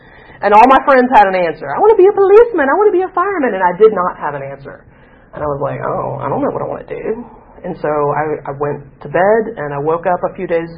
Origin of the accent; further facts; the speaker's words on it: Albany, Georgia, United States; I was born and raised in Albany, Georgia. Oh my God. Not normally that many people. So Albany is a small town in southwest Georgia.